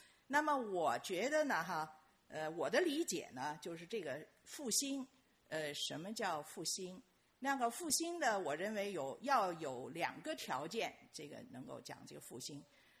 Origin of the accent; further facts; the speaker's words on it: Beijing, China; accent: Beijing; 这话呢，其实在我们北京话里头是很形象的